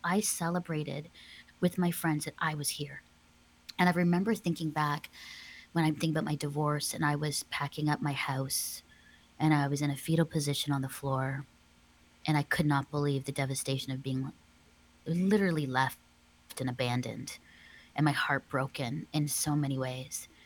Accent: Philippines; also born or lived in Singapore; I was adopted in the Philippines. And so I grew up in the Philippines and Singapore. And my parents were missionaries.

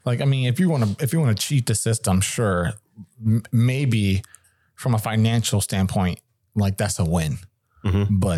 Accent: Ireland; I'm Irish.

